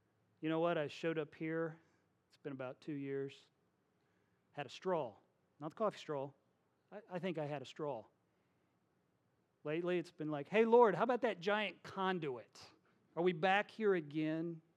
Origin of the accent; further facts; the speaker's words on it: Midwest, United States; I'm from the Midwest. We aren't dependent on anybody.